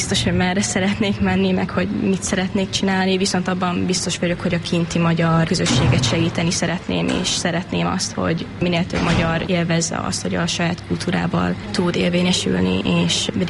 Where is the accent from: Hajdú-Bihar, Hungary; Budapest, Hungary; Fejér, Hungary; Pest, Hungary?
Fejér, Hungary; Székesfehérvár; moved away; Az elmúlt 7,5 évben kint élek, Székesfehérváron nőttem fel. A szüleim mindig is világot akartak látni, és szerették volna azt, hogy mi is több nyelven beszéljünk. 2017 környékén eldöntöttük azt, hogy megpróbáljuk és kiköltözünk, és azóta kint is vagyunk.